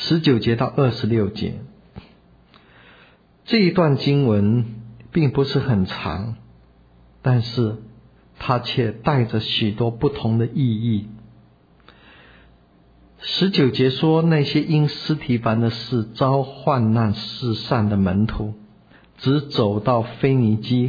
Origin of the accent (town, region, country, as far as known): China